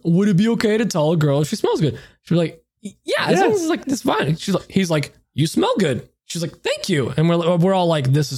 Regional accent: Poland; English is a second language; because I'm from Poland, guess what? I don't really have family here.

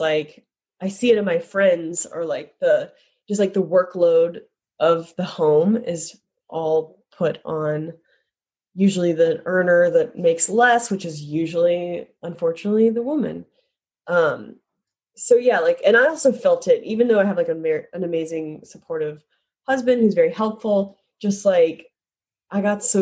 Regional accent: Kentucky, United States; I'm from Kentucky, so I feel like I saw a lot of horse show ribbons growing up from.

